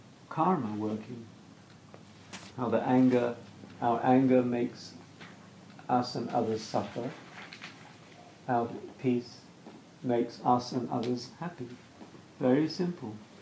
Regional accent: England, United Kingdom; Me being English, Israeli, English, more English than Israeli, I'm thinking things like what I, you know, what kinds of things that come from my past and so on.

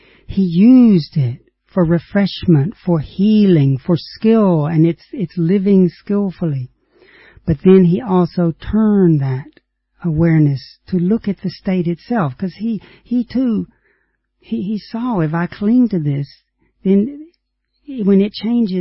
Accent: Tennessee, United States; I grew up on Lake Chickamauga in Tennessee, and on a summer's evening, the lake is smooth and quiet.

